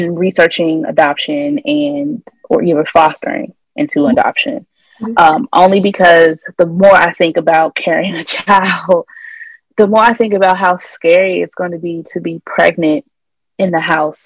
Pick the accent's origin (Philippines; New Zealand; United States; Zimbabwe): Philippines; because I'm, you know, I'm Filipino, like I want my niece and nephew to be Filipino.